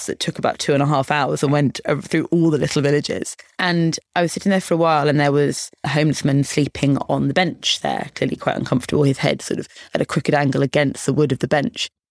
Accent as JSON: {"language": "English", "town": "High Wycombe", "region": "South East England", "country": "United Kingdom", "tie": "born or raised there", "said": "I spent most of my adolescence and childhood in High Wycombe, just outside High Wycombe in Buckinghamshire."}